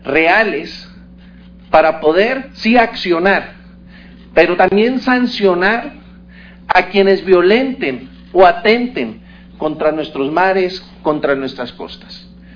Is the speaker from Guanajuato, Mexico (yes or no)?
no; Baja California Sur, Mexico; yo provengo de Baja California Sur, un estado, el estado con mayores litorales que existe en la República Mexicana, con una de las pesquerías más importantes a nivel mundial